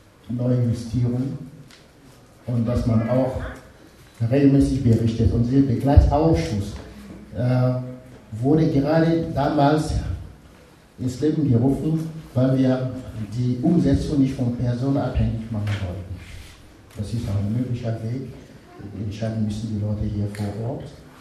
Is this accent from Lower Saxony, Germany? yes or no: yes; Braunschweig, Lower Saxony, Germany; in Braunschweig zum Beispiel, wo ich herkomme